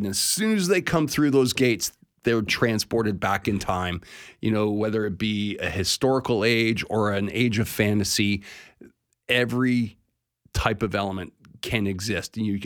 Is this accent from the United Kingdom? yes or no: no; Canada; And being a Canadian, growing up and living in Canada, I could not fuel the fire that the sport of jousting needed.